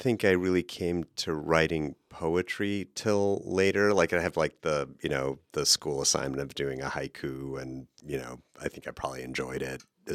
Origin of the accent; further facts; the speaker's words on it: Chicago, Illinois, United States; You know, because you know, I grew up in Chicago. There's a super cult of Abraham Lincoln in the state of Illinois public education system.